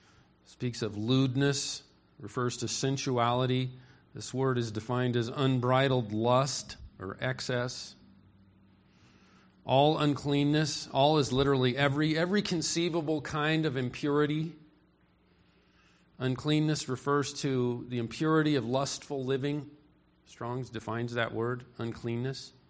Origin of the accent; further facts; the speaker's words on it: California, United States; I come from Southern California. There's a group in Southern California.